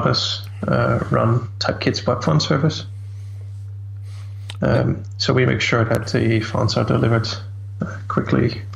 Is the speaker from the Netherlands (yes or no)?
yes; Netherlands; also born or lived in Sweden; now in Denmark; I'm Dutch.